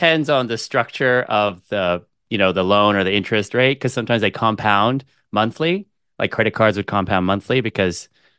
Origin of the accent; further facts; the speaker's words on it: Hong Kong; I know this sounds like kind of weird, but I grew up in Hong Kong. So it's a very financial focused, just all the main industry was finance.